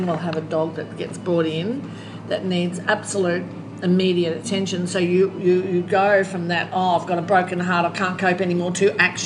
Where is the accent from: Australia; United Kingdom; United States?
Australia; moved away; I'm so lucky, I come from Australia, I can go home